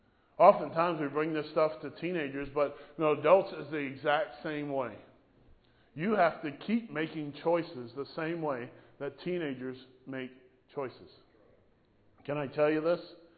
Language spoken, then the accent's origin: English; Florida, United States; Hey, I'm from Florida. We fry every single day.